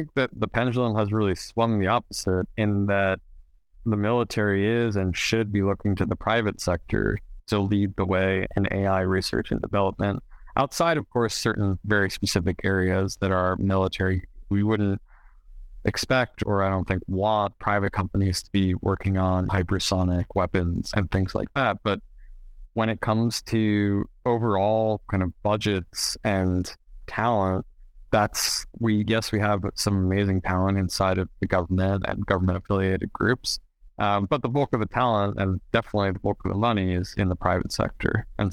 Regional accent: United States; And I think it's, as an American, I'd like to see our investment returned.

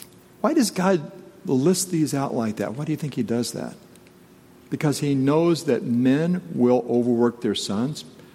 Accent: Texas, United States; I grew up in Texas, and they had blue laws, Sunday blue laws.

